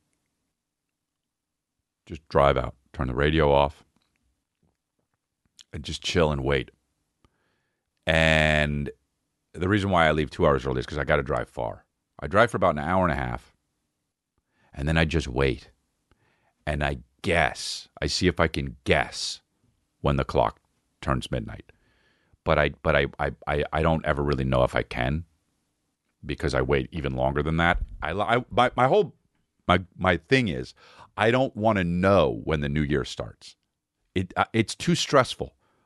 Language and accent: English; United States; I don't want to do this because it sucks, but I'm American.